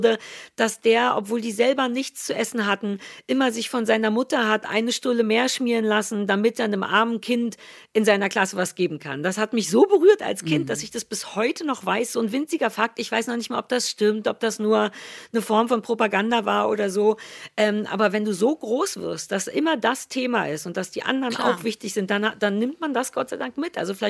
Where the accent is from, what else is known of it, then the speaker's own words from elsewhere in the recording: East Germany, Germany; dieses Solidarische ist mir als Ossi gar nicht so fern.